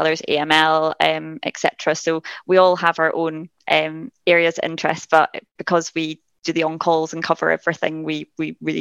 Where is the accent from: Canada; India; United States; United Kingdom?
United Kingdom; Glasgow, Scotland; No, I'm actually from the south. So I'm from Glasgow.